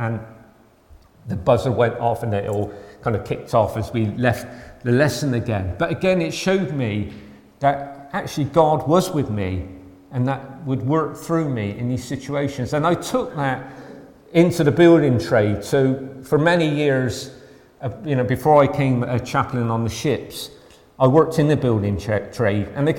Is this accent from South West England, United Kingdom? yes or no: yes; Knowle, South West England, United Kingdom; They knew I came from Knowle, had a bit of a reputation, that, you know, you don't mess with anybody from Null kind of thing.